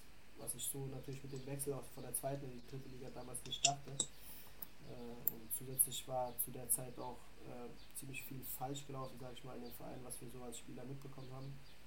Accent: Ludwigshafen, Rhineland-Palatinate, Germany; Das ist ja meine Heimat auch, sage ich mal, ich komme aus Ludwigshafen. Von daher irgendwie so eine halbe Stunde von Lautern entfernt.

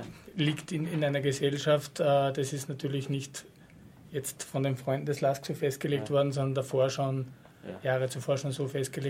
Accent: Austria; beispielsweise gibt es auch andere Vereine bei uns in Österreich, die Mitgliedervereine sind

